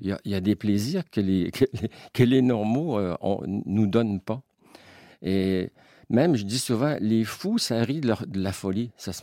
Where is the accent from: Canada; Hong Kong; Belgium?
Canada; Quebec; je suis un Québécois.